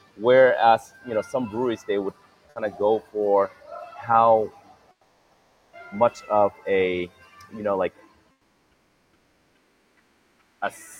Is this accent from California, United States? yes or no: yes; San Diego, California, United States; now in Vietnam; it also helps that I grew up in San Diego